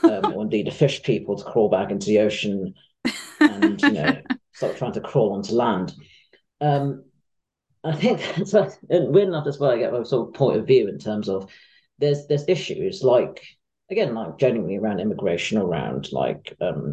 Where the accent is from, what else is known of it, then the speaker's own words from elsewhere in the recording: Hong Kong; moved away as an adult; now in United Kingdom; growing up in Hong Kong, queerness was not really a thing. And then I was moving to UK for university when I was 18.